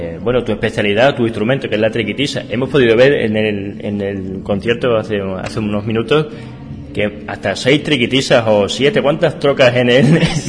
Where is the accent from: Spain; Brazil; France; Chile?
Spain; Extremadura; yo soy extremeño y me gusta tirar para mi tierra.